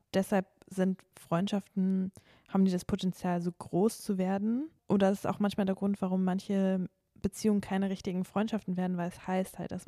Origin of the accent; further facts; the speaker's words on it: Reisdorf, Luxembourg; also born or lived in Hamburg / Cologne / France; ich habe diese Schreibmaschine von Reisdorf, meinem Heimatort, nach Hamburg, nach Köln, nach Frankreich und so weiter.